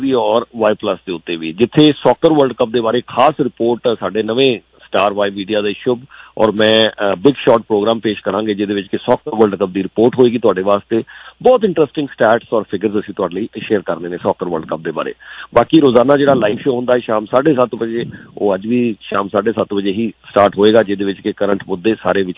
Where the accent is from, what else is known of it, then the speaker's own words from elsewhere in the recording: Jalandhar, Punjab, India; sir ਮੈਂ ਜਲੰਧਰ ਤੋਂ ਹਾਂ